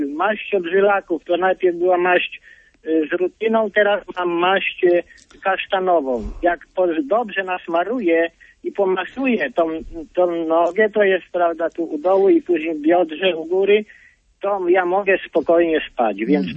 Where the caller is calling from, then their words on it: Warsaw, Masovian Voivodeship, Poland; z Warszawy. Mam 60 lat.